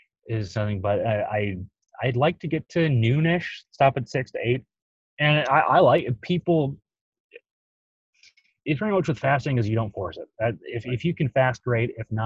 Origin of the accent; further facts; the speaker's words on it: Chicago, Illinois, United States; Soda. I'm originally from Chicago.